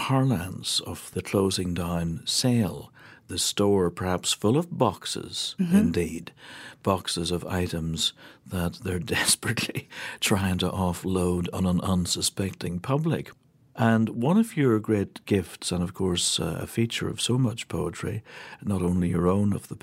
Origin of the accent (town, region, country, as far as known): Ireland; accent: Irish